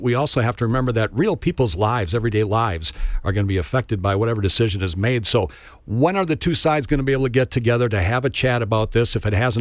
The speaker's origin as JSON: {"language": "English", "town": "Eagle River", "country": "United States", "said": "Now, Judy, like I said, I'm from Eagle River"}